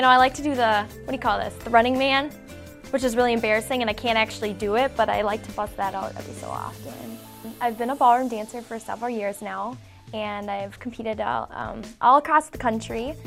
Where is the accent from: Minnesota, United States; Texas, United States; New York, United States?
Minnesota, United States; Rochester; and I'm from Rochester.